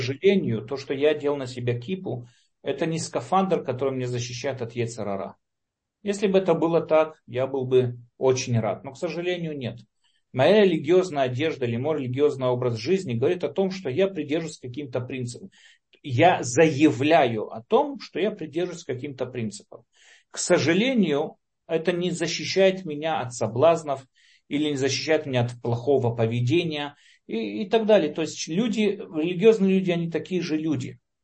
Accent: Lviv, Lviv Oblast, Ukraine; now in Israel; И по природе вещей я тоже с Украины, я со Львова

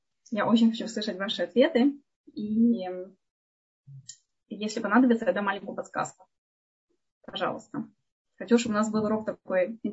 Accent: Odesa, Odesa Oblast, Ukraine; born there; Я родилась в Одессе.

